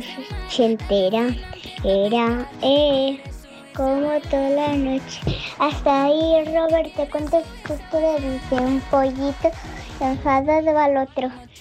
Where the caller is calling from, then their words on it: Manresa, Catalonia, Spain; de Manresa.